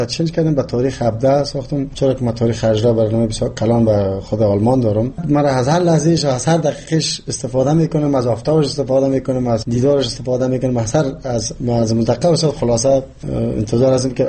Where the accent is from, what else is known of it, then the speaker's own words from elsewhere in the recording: Jalalabad, Nangarhar, Afghanistan; born there; من خودم یک تاجیک و کس پنشیر، پدر مادرم از پنشیر است، ولی من در جلال آباد تولد شدم. ولی من افتخار میکنم هر دوی زبان بر من زبان مادریم است.